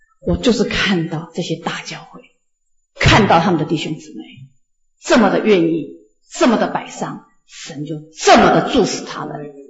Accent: China; now in Ithaca, United States; 我们中国人呢，我们中国人的教会，你看我们在伊萨卡这里

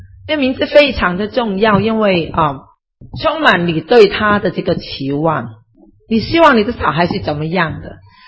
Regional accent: China; 跟我们中国人很像的

